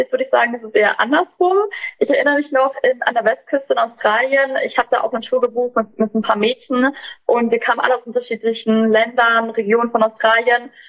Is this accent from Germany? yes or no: yes; Germany; So, ich komme aus Deutschland